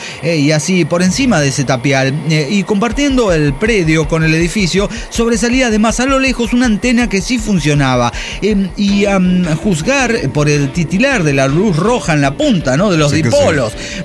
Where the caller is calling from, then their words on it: Santa Rosa, La Pampa, Argentina; de Santa Rosa, La Pampa, Argentina.